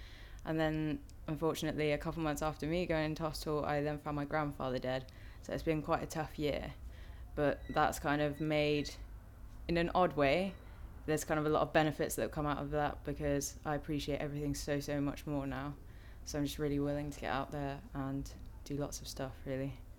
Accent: South West England, United Kingdom; I'm 19, and I'm from Gloucestershire.

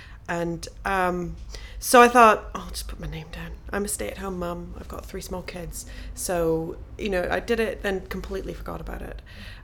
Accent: Montreal, Quebec, Canada; Well, I'm Canadian. I'm from Montreal. I'm of a very small community of English-speaking Quebecers. My mum is of Scottish background.

